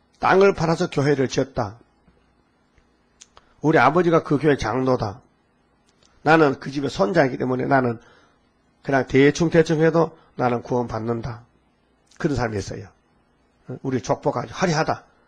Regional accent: Andong, North Gyeongsang, South Korea; 건신창 목사가 안동 건시야 우리 고향 사람이야 안동에.

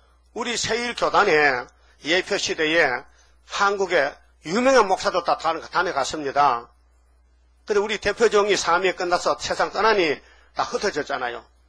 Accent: Uiseong, North Gyeongsang, South Korea; 김한봉 목사는 우리 고향 사람이에요. 의성군 다 있는 사람인데, 내보다 5년 선배요, 초등학교.

